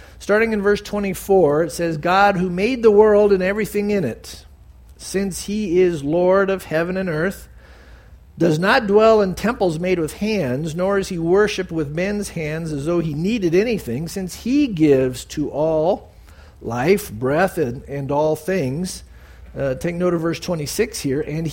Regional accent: San Diego, California, United States; growing up in San Diego, you couldn't wait to get that first sunburn so you could start tanning.

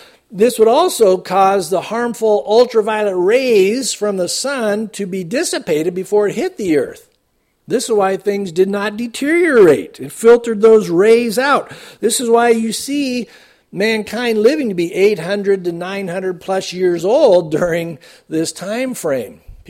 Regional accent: San Diego, California, United States; When I was a kid growing up in San Diego, man, I couldn't wait for the last day of the school year.

